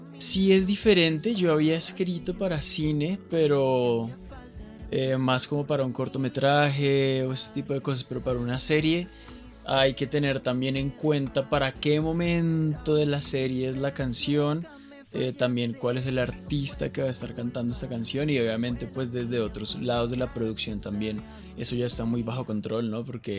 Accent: Colombia; para nosotros como colombianos y más suramericanos

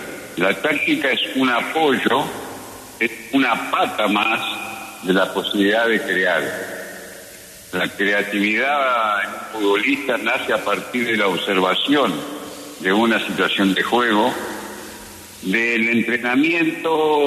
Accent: Uruguay; soy uruguayo descendiente de armenios, de verdad

